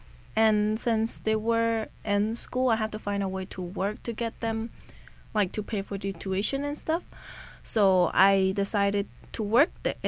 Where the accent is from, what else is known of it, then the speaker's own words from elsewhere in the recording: Takhmao, Kandal, Cambodia; I was raised in Takmal, which is right near the capital city of Phnom Penh.